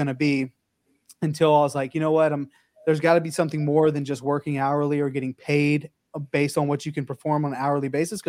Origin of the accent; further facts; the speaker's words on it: South Carolina, United States; I'm from the South, from South Carolina. So it was fried chicken and lemonade and stuff.